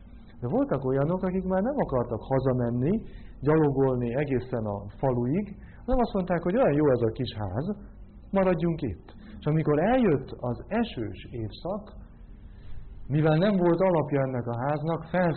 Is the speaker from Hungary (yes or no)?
no; Transylvania, Romania; aki tejért ment a szomszéd faluba, Erdélyben, ahonnan származom